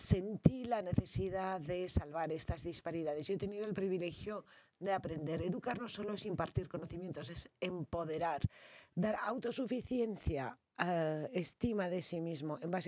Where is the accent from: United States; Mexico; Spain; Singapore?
Singapore; soy estudiante, vivo en Singapur en bachillerato. Yo vengo de un país rico, Singapur.